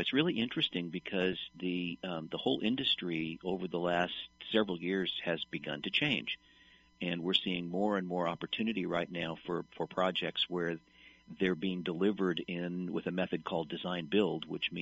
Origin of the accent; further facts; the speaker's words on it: Seattle, Washington, United States; moved away as an adult; I was born and raised in the Northwest near Seattle, went to school at the University of Washington, came to Southern California because there was work here in the late 70s, and there wasn't in Seattle.